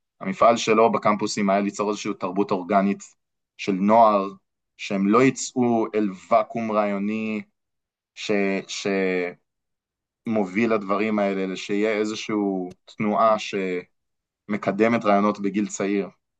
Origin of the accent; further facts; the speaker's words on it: United States; כי אני אמריקאי הרי, יש לי... אני גם אזרח אמריקאי ואני מאוד אוהב את אמריקה